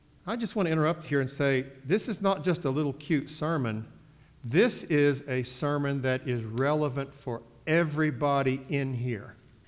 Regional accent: United States; I grew up right on the Ohio River, and the people who lived in Ohio would say the number after 8 is 9.

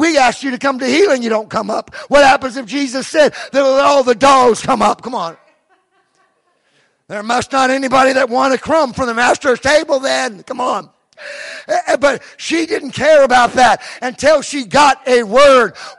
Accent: California, United States; I'm from California. We're rebellious. That's why we're recalling Newsom. We recall everybody we don't like.

